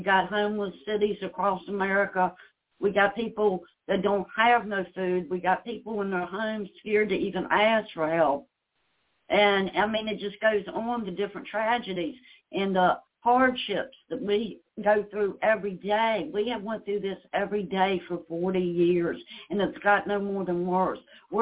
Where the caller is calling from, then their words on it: Virginia, United States; I'm in Virginia.